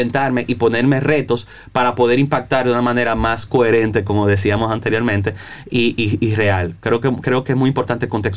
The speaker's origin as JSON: {"language": "Spanish", "country": "Dominican Republic", "said": "Soy dominicano."}